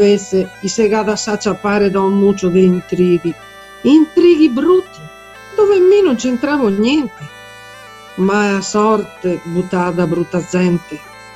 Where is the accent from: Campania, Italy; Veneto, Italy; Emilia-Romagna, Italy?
Veneto, Italy; Villadose; Io sono nata a Villadose, ho vissuto a Villadose, ho lavorato quasi sempre a Rovigo